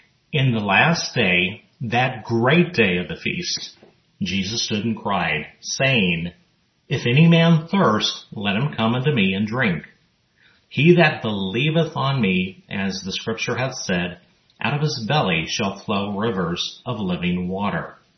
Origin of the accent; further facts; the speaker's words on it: El Paso, Texas, United States; or even near my hometown of El Paso, Texas